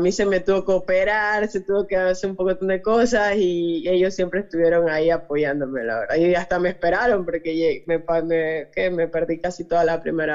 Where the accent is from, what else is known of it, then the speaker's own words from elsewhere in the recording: Panama; Y en Panamá, o sea, no me trataron como yo pensé que me iban a tratar siendo panameña, ¿no?